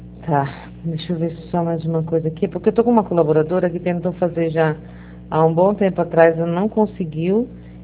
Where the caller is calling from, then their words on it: São Paulo, Brazil; Eu falo do interior de São Paulo.